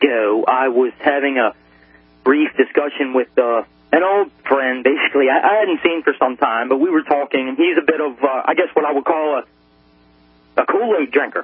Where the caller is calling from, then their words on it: Maryland, United States; I'm calling from Maryland.